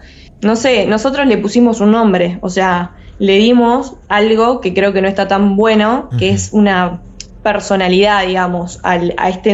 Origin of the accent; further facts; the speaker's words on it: Entre Ríos, Argentina; now in Rosario, Argentina; soy de Entre Ríos, vivo ahí, digamos, pero por, digamos, cuestiones de estudio, estoy viviendo ahora en Rosario, ¿no?